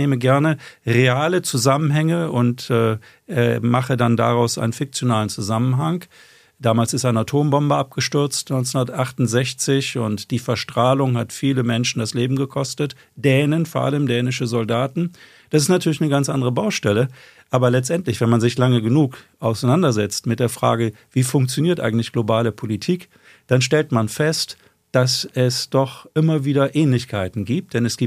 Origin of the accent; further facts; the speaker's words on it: Bremen, Germany; Ich bin aufgewachsen in Bremen-Lesum, das ist jetzt nicht der aufregendste Teil der Welt